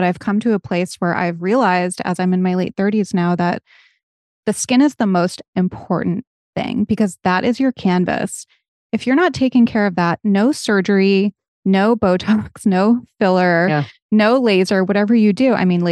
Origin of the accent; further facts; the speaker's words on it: New England, United States; I'm from New England, where in the early 2000s, it was trendy to be as tan as humanly possible.